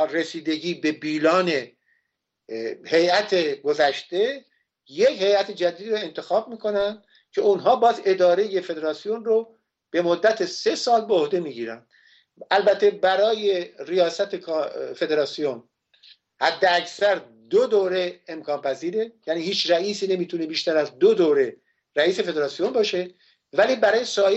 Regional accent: Iran; چون همه میدونستم منم ایرانی هستم

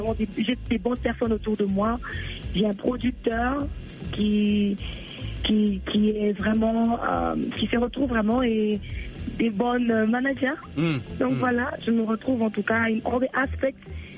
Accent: South Africa; J'ai grandi en Afrique du Sud, donc, ça a été pour moi très facile d'aimer les Sud-Africains. Ça fait depuis 2003 que je suis en Afrique du Sud.

